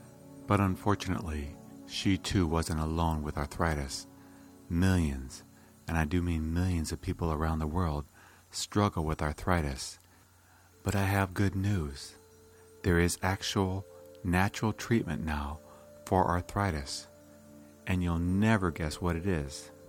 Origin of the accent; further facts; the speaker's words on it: Iowa, United States; As a child growing up in Iowa, I spent a lot of my weekends, summers, and holidays with my grandmother.